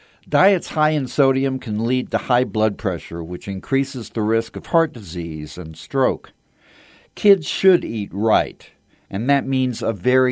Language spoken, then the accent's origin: English; the South, United States; I grew up in the South, too